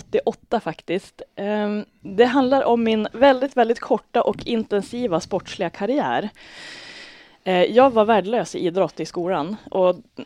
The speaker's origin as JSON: {"language": "Swedish", "town": "Bredbyn", "region": "Västernorrland County", "country": "Sweden", "tie": "born or raised there", "said": "Jag är uppvuxen i Bredbyn."}